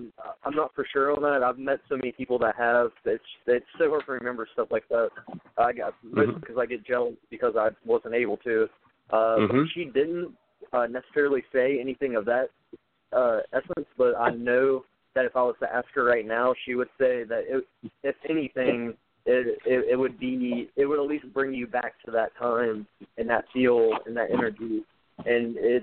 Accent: West Virginia, United States; I'm from West Virginia.

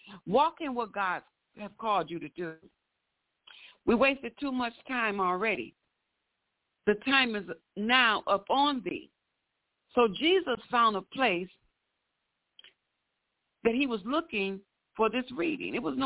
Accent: Michigan, United States; You know, if they say, where are you from? I normally say Michigan.

